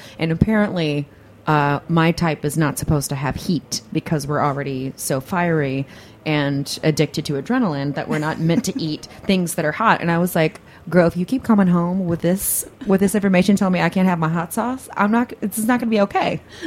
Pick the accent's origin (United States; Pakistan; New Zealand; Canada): United States; the South; I'm from the South. I love it hot. I put it on everything.